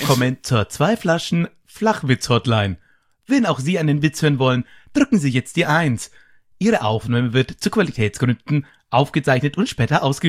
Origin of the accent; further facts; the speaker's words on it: Höchstadt, Bavaria, Germany; Ja, ich komme ja aus Höchstadt, der Karpfenmetropole